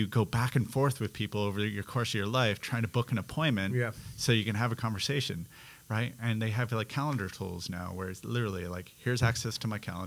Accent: Canada; now in Perth, Australia; Like we're in Perth, Western Australia, right? I grew up in Canada, not California, where everything was 24 hours.

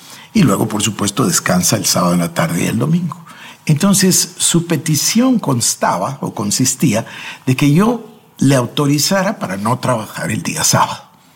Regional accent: Guatemala; En mi país, acá en Guatemala, hay muchísimos lugares donde todavía se cocina

